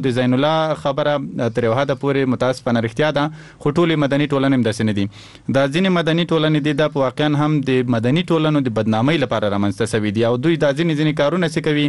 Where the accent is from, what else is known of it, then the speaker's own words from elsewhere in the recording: Paktia, Afghanistan; موږ د پکتیا دی ولسونو غږ